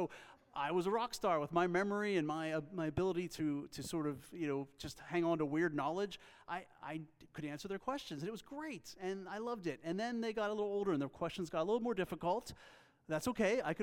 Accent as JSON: {"language": "English", "region": "Pennsylvania", "country": "United States", "tie": "born there", "said": "For those of you who don't know me, I was born in Pennsylvania, and I'm a little shy about that, but I'll mention it yet one more time."}